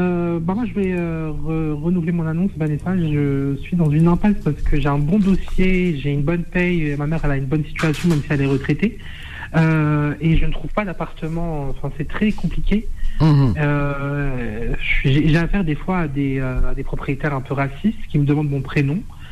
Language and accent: French; Algeria; je suis algérien.